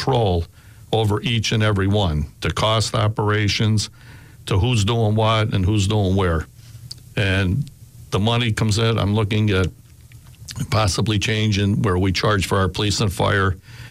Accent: Scranton, Pennsylvania, United States; I'm born and raised in Scranton. I've been here my whole life.

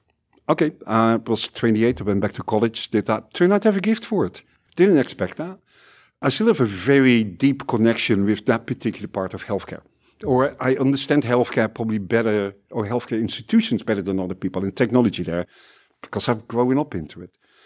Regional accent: Netherlands; And also, I'm Dutch, so

